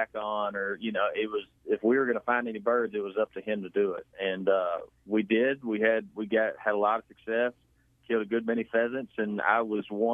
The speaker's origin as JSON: {"language": "English", "region": "Mississippi", "country": "United States", "said": "I loaded up my dog and my truck, and I left Rankin County, Mississippi, and I drove all the way to eastern Montana."}